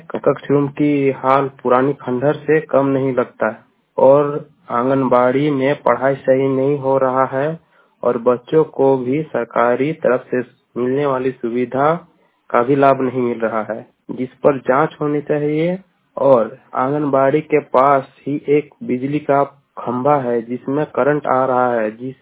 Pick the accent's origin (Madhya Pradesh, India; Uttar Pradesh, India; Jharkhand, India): Jharkhand, India; Jitra Tongri; मांडू प्रखंड इटागली पंचायत ग्राम जितरा टोंगरी का रहने वाला हूँ।